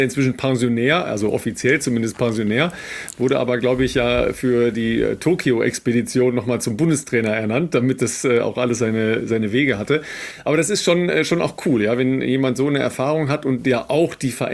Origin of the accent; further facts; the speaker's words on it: North Rhine-Westphalia, Germany; weil das ist meine Heimat